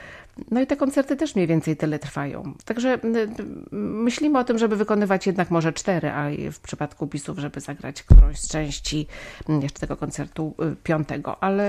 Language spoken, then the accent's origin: Polish; Wrocław, Lower Silesian Voivodeship, Poland; Obydwoje jesteśmy z Wrocławia, z tej samej klasy, profesor Eliny Butor.